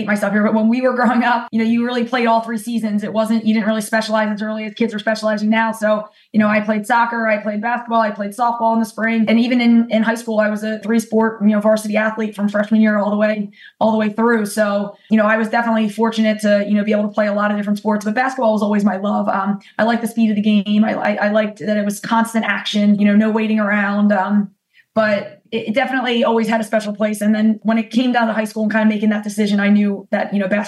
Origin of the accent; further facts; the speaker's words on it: Upper Merion, Pennsylvania, United States; I remember playing, rec league back in, my days growing up in Heber Prussian Upper Marion and things like that.